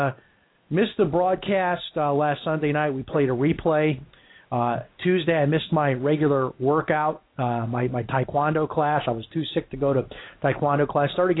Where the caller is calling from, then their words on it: United States; I'm on a recorded line and I'm calling from the United States.